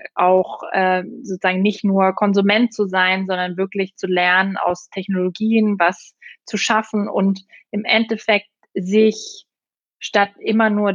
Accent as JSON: {"language": "German", "country": "Austria", "said": "Ich bin Österreicherin."}